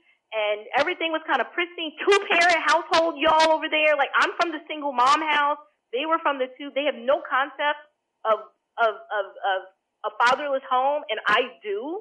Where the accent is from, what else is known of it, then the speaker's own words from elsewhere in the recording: New York City, New York, United States; considering I grew up in an urban context. I'm originally from Bronx, New York, right?